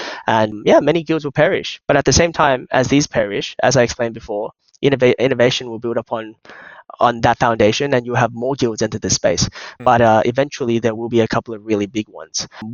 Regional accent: Australia; But I'm originally from Australia.

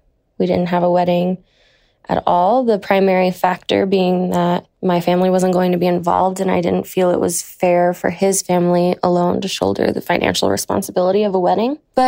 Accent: the South, United States; I was raised in the South, and I am married.

